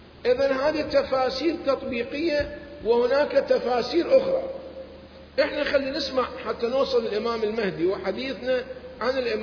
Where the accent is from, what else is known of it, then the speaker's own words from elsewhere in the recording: Iraq; عبد الله ابن الحسن هنا مدفون عندنا بالعراق طريق الديوانية.